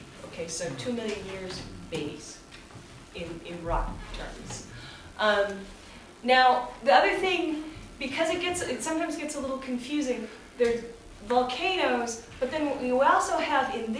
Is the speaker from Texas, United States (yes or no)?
no; Oregon, United States; I grew up in Oregon, and Mount St. Helens erupted in the same year I graduated from high school.